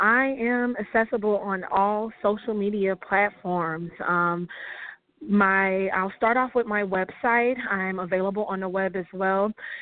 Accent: Chicago, Illinois, United States; also born or lived in Bolingbrook; now in Joliet, United States; And I grew up on the Chicago west side, 14th and Colon, to be more exact and precise. I've resided out in Bolingbrook for about 6 to 7 years, and I am currently based out in the Joliet area as of now.

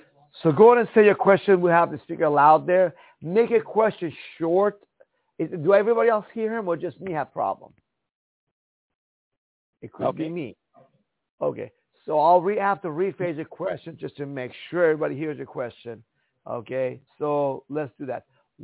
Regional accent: Iran; I'm from Iran. We had no right to due process of law, no jury trial, no right to bear arms, no freedom of speech

